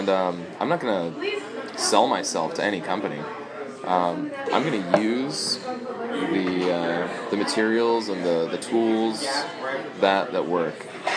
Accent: California, United States; You know, we're from the Bay Area, and I was walking through San Francisco

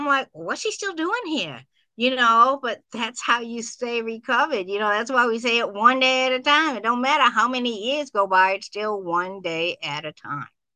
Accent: Boston, Massachusetts, United States; my mom was white, my dad was black, so that created its own issue growing up in Boston in the 60s.

